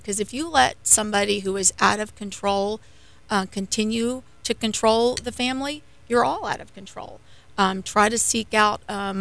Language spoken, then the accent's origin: English; Kentucky, United States; I know I'm originally from Southern Kentucky. And when I think of the community that I grew up in, I knew everybody.